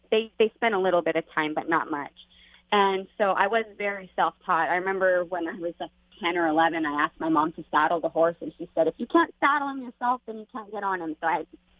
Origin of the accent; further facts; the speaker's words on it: Idaho, United States; Just quiet country life. We lived out in kind of the middle of nowhere and went to a school with, I think I graduated with 45 or 48 kids. Pretty small town.